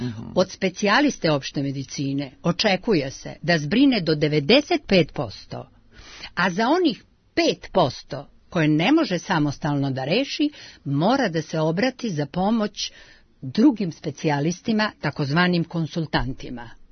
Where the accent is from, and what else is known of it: Serbia